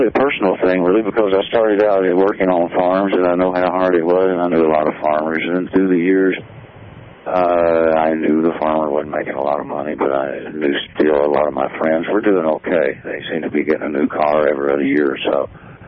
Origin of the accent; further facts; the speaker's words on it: Abilene, Texas, United States; taught growing up in Abilene in a farm and ranch community down there